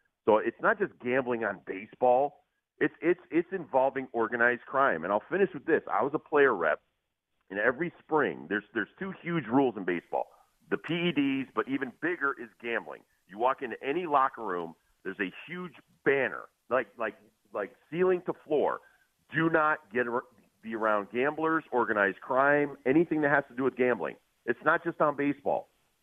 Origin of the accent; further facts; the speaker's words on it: Connecticut, United States; I grew up in Connecticut with drug dealers, bookies, guys that are in organized crime.